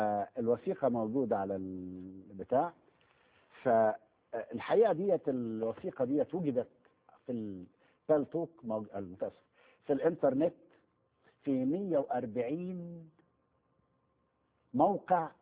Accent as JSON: {"language": "Arabic", "country": "Egypt", "said": "الحقيقة أنا في مثل شعبي مشهور عندنا في مصر، مش عارف بقية البلاد العربية موجودة ولا لا"}